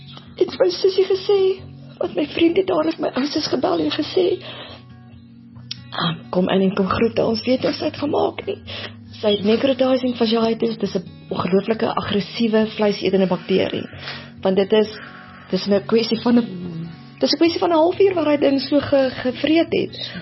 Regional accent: China; now in South Africa; ek kom van China af

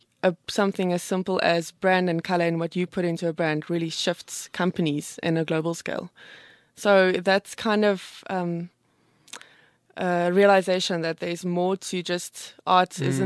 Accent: Standerton, Mpumalanga, South Africa; A small little town, Standerton.

